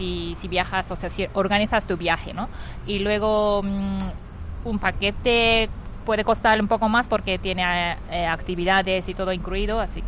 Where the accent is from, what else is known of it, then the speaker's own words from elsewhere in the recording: Japan; Spanish is a second language; soy japonesa